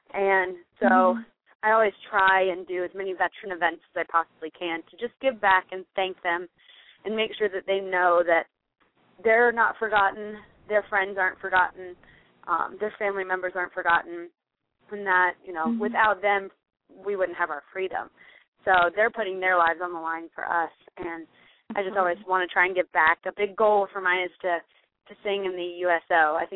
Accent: Germany; And I grew up in Germany, so I would love to go back to Europe and play there.

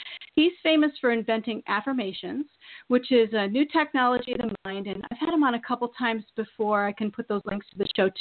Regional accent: Maine, United States; And we're here from Maine, and oh my gosh, I'm so excited.

